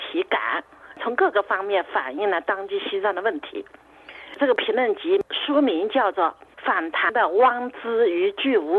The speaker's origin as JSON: {"language": "Chinese", "country": "China", "said": "都是民族主义，但是我们中国人"}